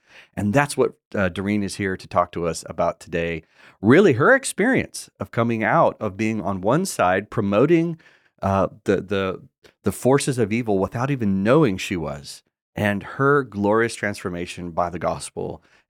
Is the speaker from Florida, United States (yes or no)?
no; California, United States; That's where I was from, Orange County.